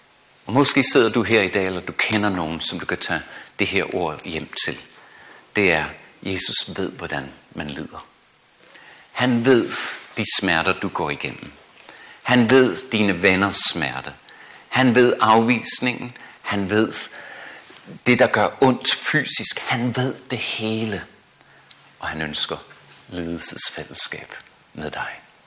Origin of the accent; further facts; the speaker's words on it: Australia; da jeg voksede op i Australien.